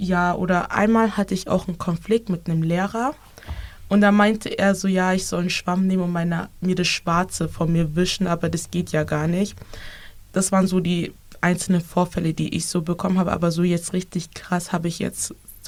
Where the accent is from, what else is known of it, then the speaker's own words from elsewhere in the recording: Germany; aus Deutschland, weil ich halt auch in Deutschland geboren bin.